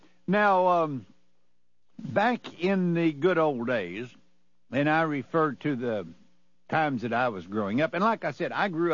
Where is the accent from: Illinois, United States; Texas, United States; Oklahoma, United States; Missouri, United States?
Missouri, United States; California; because, see, I grew up in Heck Saddlery at California, Missouri.